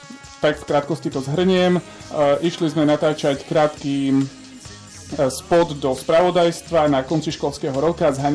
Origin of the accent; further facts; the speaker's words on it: Bardejov, Prešov Region, Slovakia; now in Košice, Slovakia; ja pochádzam z Bardejova a tam sa toho dosť malo deje.